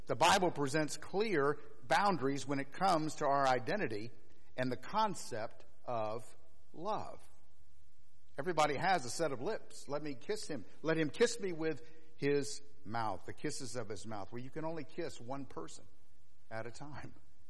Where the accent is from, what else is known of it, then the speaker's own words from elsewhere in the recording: the South, United States; I'm a Southerner, you know